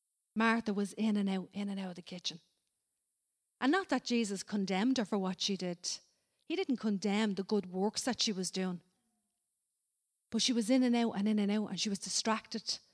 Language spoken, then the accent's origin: English; Ireland; And I think as Irish, we all do. We like to do a good turn for people.